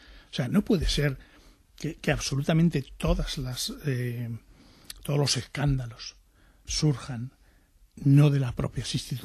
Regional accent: Spain; yo hablo como español, uh-huh, ¿no? Como ciudadano español

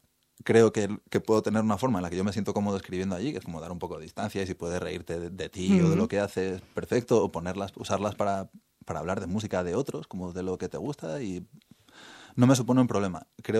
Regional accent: León, Castile and León, Spain; me acuerdo de tener 17 años, soy de León, estar en una ciudad pequeña

